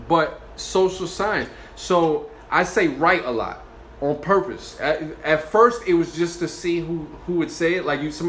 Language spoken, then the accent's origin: English; Bronx, New York, United States; Yo, I've been saying awesome since I was a kid, and … I'm from the Bronx, so I don't blame you for how you talk.